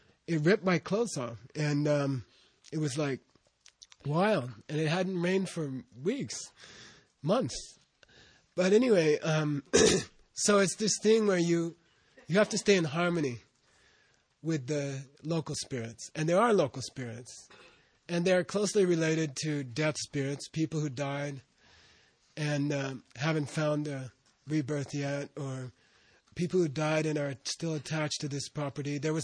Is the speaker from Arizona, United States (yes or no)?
yes; Arizona, United States; also born or lived in San Diego, United States; I came from Arizona. I'd lived in San Diego.